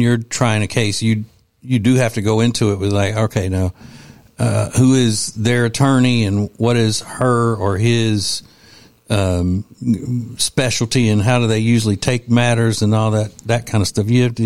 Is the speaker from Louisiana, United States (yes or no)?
yes; Louisiana, United States; there's a U.S. senator from my home state of Louisiana